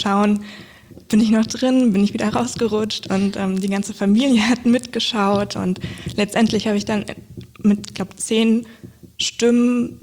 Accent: Wiesbaden, Hesse, Germany; Genau, also von Kindergarten über Schule, Ausbildung, jetzt arbeiten, im Vereinsleben aktiv, also das ist tatsächlich alles hier in Wiesbaden

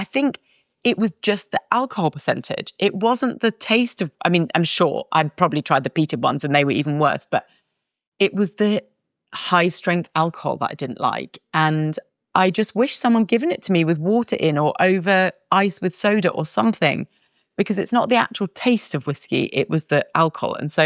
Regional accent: England, United Kingdom; My parents grew up in Wales. I grew up in England. My grandmother was Scottish.

